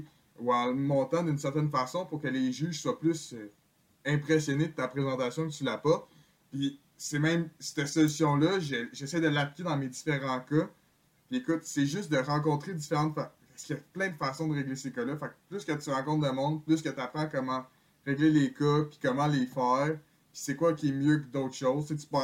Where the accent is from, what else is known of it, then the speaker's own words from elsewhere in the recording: Laval, Quebec, Canada; moi je suis de Laval, lui il était de Montréal